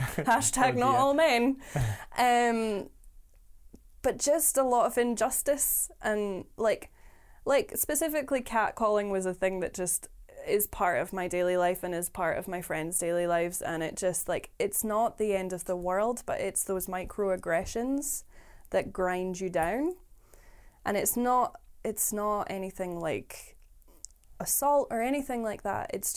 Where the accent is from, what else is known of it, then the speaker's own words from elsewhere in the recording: Edinburgh, Scotland, United Kingdom; I'm from Edinburgh originally, and I moved up for that.